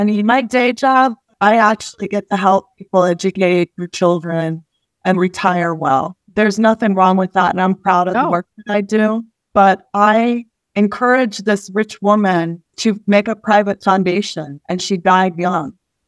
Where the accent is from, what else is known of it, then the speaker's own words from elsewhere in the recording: Cincinnati, Ohio, United States; also born or lived in Houston; I was born in Houston, but I was raised in the Cincinnati area.